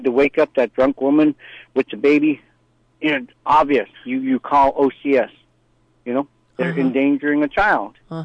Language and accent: English; Bethel, United States; Hey, this is … in beautiful downtown Bethel. Yes. Bethel is my hometown